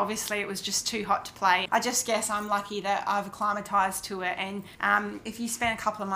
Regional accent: Perth, Western Australia, Australia; I just grew up in this weather. I grew up in Perth and we had summers like this all the time.

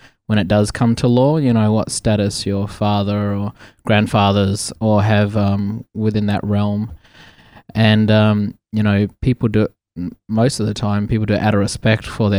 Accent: Port Hedland, Western Australia, Australia; also born or lived in Meekatharra; I am Yamiji Nyunga from Western Australia. I grew up mostly in Meekatharra and Port Hedland in WA, and I am 28.

